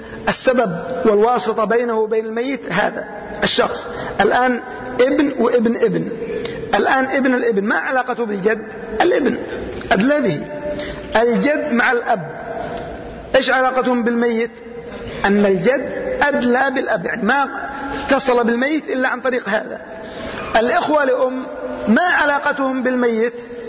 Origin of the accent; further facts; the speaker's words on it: Yemen; هذه الصورة موجودة عندنا في اليمن.